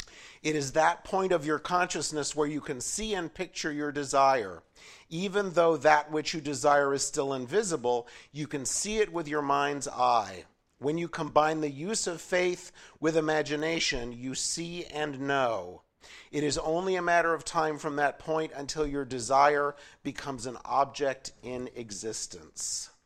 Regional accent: San Diego, California, United States; But keeping in mind that I was born and raised in San Diego, so winter, anything below 50 degrees, snow, rain, all of these weather things were amazing experiences.

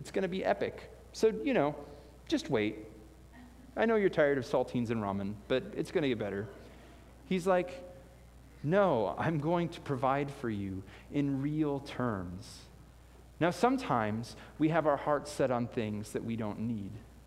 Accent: Illinois, United States; which was really interesting because I was from Illinois

